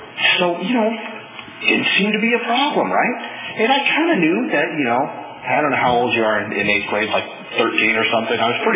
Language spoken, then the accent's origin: English; Porterville, California, United States; I grew up in Porterville, and as handicapped as that is, I had a really good childhood.